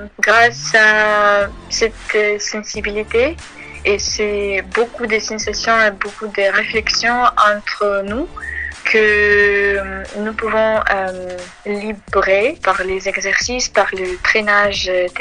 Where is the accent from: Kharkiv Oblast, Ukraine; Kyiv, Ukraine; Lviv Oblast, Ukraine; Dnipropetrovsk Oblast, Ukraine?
Dnipropetrovsk Oblast, Ukraine; Dnipro; French is a second language; moved away; j'étais à Dnipro, à ma ville natale.